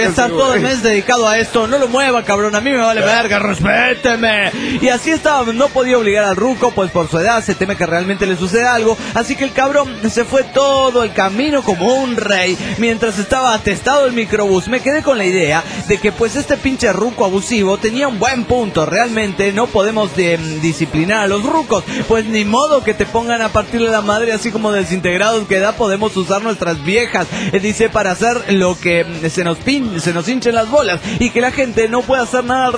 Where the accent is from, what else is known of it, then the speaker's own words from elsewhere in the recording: San Luis, Argentina; de San Luis, República Argentina.